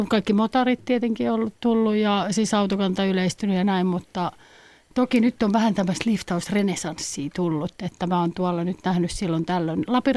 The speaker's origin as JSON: {"language": "Finnish", "town": "Nakkila", "region": "Satakunta", "country": "Finland", "said": "Kyllä, mä olin 13-vuotias. Mä olen Nakkilassa kotoisin, liftasin säännöllisesti Nakkilasta Poriin."}